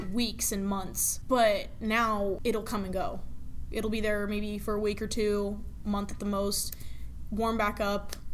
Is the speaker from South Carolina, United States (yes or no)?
yes; South Carolina, United States; I grew up in South Carolina, so I've never, like, seen that much snow.